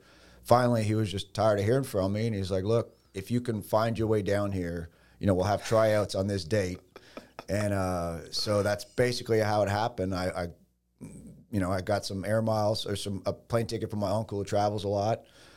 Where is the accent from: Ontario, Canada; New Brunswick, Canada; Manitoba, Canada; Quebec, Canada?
Quebec, Canada; Lachute; first language French/English; I grew up playing hockey in Quebec, small town, Lachute, mostly Francophone city. Grew up speaking French and English. My dad's English, my mom's French, so we spoke French and English at the dinner table